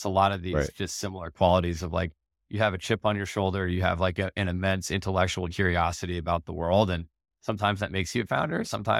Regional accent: East Coast, United States; now in San Francisco, United States; But I grew up on the East Coast, so you're not going to convert me back, unfortunately.

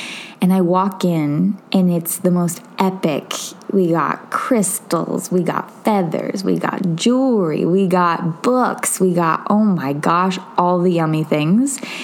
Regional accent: Seattle, Washington, United States; Tom's from England and I grew up in Seattle.

